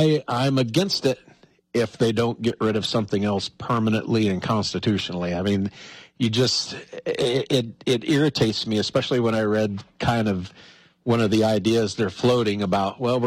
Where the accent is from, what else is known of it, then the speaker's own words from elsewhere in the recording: Wyoming, United States; I spend a heck of a lot of more money in Montana than I do in my home state of Wyoming.